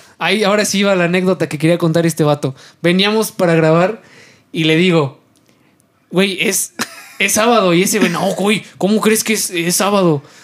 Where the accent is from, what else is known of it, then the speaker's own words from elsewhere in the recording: Mexico; nosotros como mexicanos no tenga un impacto social tan fuerte